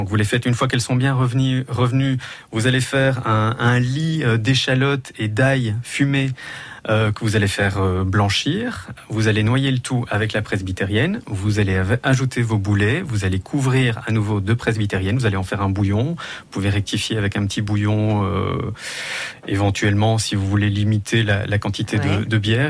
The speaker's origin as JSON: {"language": "French", "town": "Namur", "region": "Wallonia", "country": "Belgium", "said": "je suis belge, originaire de Namur, mais j'avais une grand-mère picarde."}